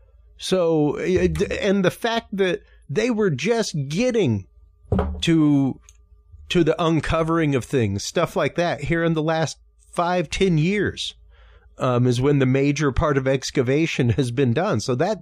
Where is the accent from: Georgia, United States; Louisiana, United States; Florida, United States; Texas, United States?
Louisiana, United States; Like I myself, as a Cajun